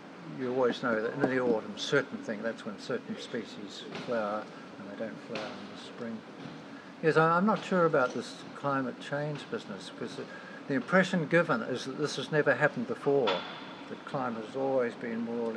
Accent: Eketahuna, Manawatū-Whanganui, New Zealand; born there; I said, I was born in Eketahuna.

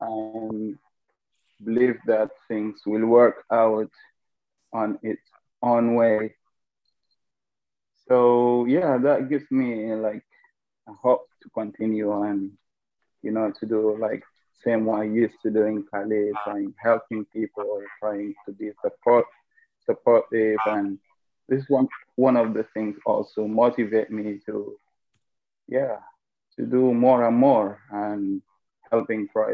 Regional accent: Sudan; English is a second language; also born or lived in Greece; now in Edinburgh, United Kingdom; I'm a refugee from Sudan based in Edinburgh. I left Sudan 2011. I came through a long journey, made it to Turkey to Greece. I lived in Greece for a couple of years.

